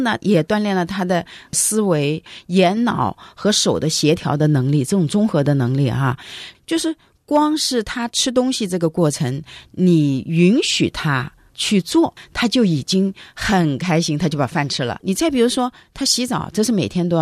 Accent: China; 那么我们中国人父母里面他想的就是说，你玩就是不正经的

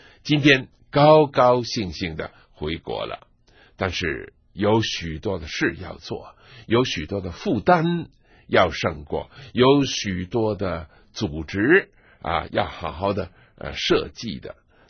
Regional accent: China; 我知道我们中国人很喜欢吃

